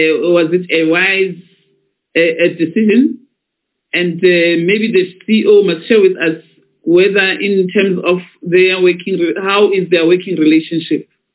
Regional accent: South Africa; And I'm a South African, I'm going to warn honorable members, you must open your cameras.

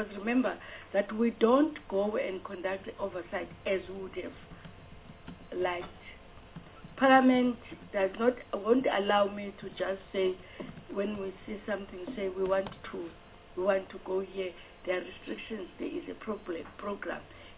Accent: Eastern Cape, South Africa; I become uncomfortable. I'm coming from Eastern Cape.

